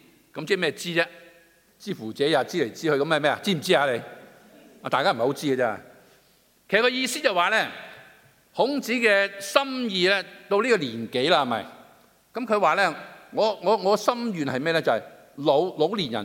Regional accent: China; 一個人物是我們中國人所講的所尊敬的聖人

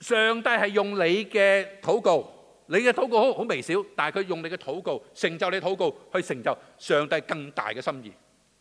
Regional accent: China; 咁啲係中國人嘅諗法啦，但係我中國人

